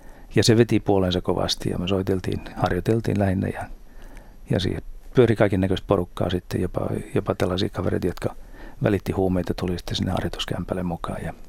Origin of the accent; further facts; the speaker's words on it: Otava, South Savo, Finland; Lapsuuteni vietin Mikkelin kupeessa olevassa kylässä, Otavan kylässä. Siellä oli semmoinen kansakoulu, jossa vanhempani toimi opettajina. Ja siellä kasvoin.